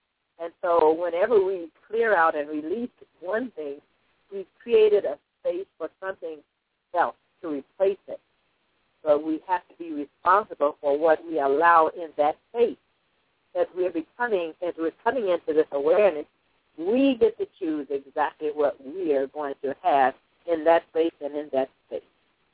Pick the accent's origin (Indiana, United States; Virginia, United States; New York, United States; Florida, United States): Indiana, United States; Indianapolis; I'm from Indianapolis, Indiana. That's where I was born and reared.